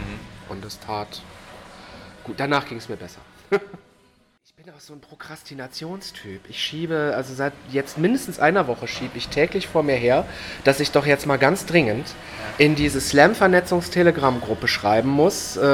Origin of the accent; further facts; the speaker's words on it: Eifel, Germany; Ich komme aus der Eifel, dem wilden, ungezähmten Hochland.